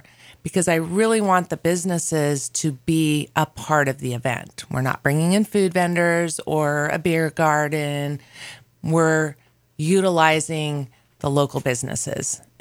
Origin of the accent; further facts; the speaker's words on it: Oregon, United States; also born or lived in Southern California; But I was raised in Oregon, so, you know.